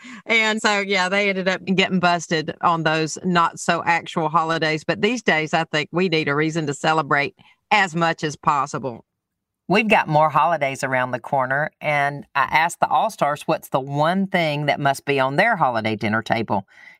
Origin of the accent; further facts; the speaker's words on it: Alabama, United States; Oh, I'm from Alabama. Of course, I know what the pink stuff is